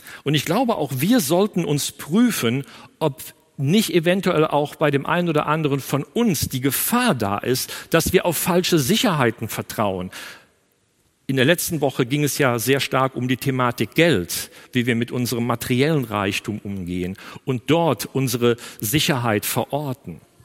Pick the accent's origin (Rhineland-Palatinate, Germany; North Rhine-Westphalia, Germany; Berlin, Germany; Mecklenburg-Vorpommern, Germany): North Rhine-Westphalia, Germany; Ich komme aus einer Karnevalshochburg, aus der Gegend von Köln.